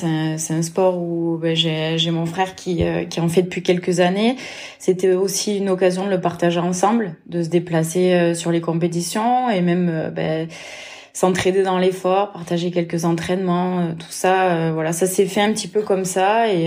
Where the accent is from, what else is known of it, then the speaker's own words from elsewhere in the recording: Occitanie, France; born there; Je suis née en Lozère, donc on a un beau coin pour aller s'entraîner à l'extérieur.